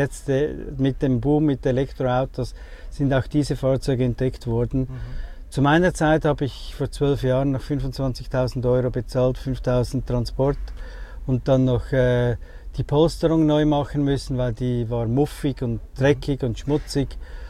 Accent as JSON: {"language": "German", "region": "Zurich", "country": "Switzerland", "said": "Ich komme aus Zürich, in der Schweiz."}